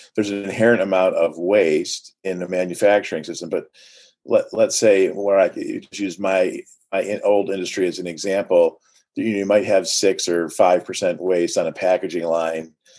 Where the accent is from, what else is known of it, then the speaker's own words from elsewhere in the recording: Rochester, United States; when I would tell them I was from Rochester, they would say it's a nice mid-major city. It's conservative, generally speaking.